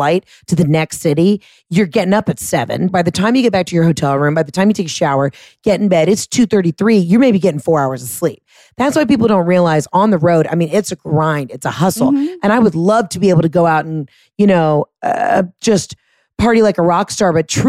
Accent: Fresno, California, United States; And we're from Fresno.

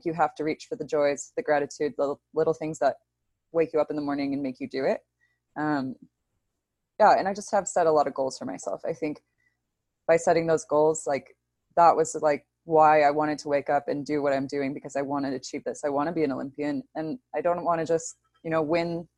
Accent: United States; it's not the way we grew up in America

